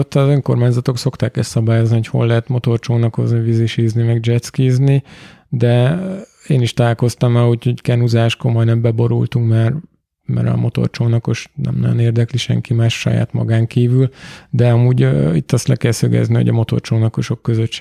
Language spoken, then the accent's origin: Hungarian; Göd, Pest, Hungary; Hát nekem a Gödi-sziget a szívem csücskát, mert ott nőttem föl, meg most is ott lakok, de csak télen, amikor nincs ott senki.